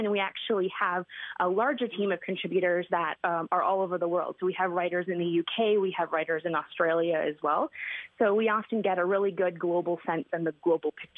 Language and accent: English; Canada; I'm Canadian and I can say that Kate will be my future queen